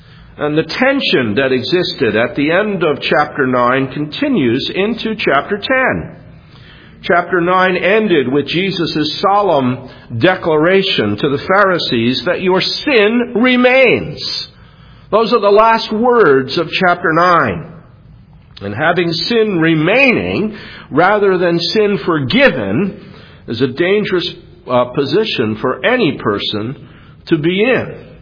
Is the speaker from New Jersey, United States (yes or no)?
yes; New Jersey, United States; Back in March of 2006, back in New Jersey, my home state, I went on a 4-mile walk with a friend.